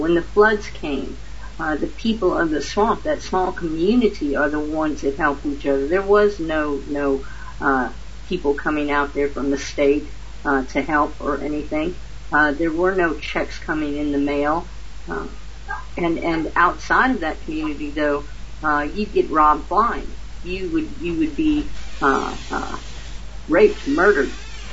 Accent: Louisiana, United States; born there; now in Kansas, United States; You know, I came from Louisiana. I've spent more of my life in Kansas than actually the state where I was born. And I came from a hostile environment.

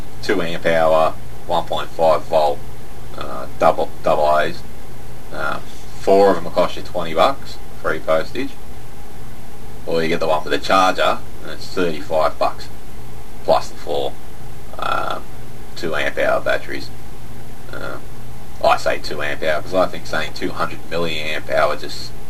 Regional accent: Australia; and I'm from Australia.

